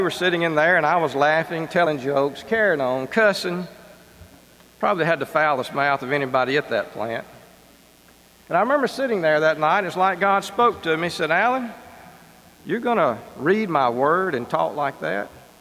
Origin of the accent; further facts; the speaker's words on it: Newnan, Georgia, United States; now in Alabama, United States; I'm originally from Noonan, Georgia.